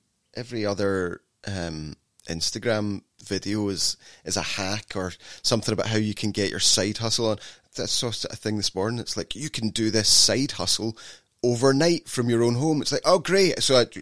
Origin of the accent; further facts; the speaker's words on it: Scotland, United Kingdom; I think that's maybe, you know, you notice what you are. Like, if I hear a Scottish voice on the street